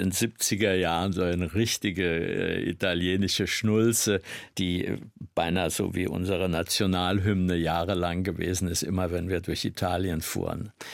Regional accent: Schlangenbad, Hesse, Germany; in Schlangenbad im Wald aufgewachsen, gelaufen.

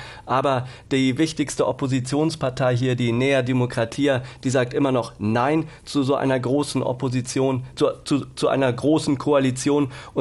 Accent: Germany; Also ich kann hier offen zugeben, dass ich als Deutscher unterwegs bin

